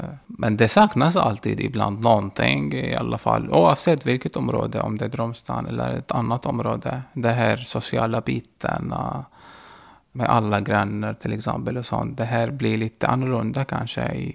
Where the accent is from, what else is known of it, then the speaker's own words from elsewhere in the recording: Daraa, Daraa Governorate, Syria; born there; Swedish is a second language; moved away as an adult; also born or lived in Qatar; I en stad som heter Dara. Den ligger i... Det är inte så långt från Damaskus i alla fall. Typ gränsen mot Jordanien, den här staden. Ja. Och innan jag kom hit bodde jag i Qatar. Precis efter universitet.